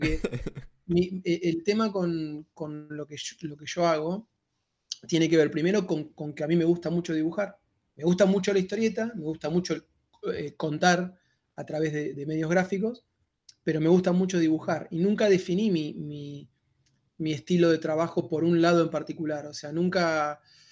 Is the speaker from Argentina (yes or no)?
yes; Argentina; yo soy argentino, para los que no lo dedujeron todavía, acá en Argentina